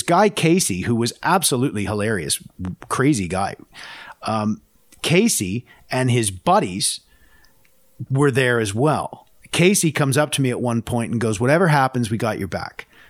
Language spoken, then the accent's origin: English; Canada; accent: Canadian; comparing slang, because his Mexican accent and my Canadian accent, right?